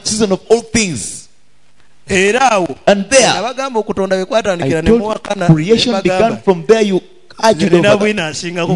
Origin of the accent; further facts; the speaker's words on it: Kayabu, Uganda; English is a second language; I'm from Kayabu in Uganda.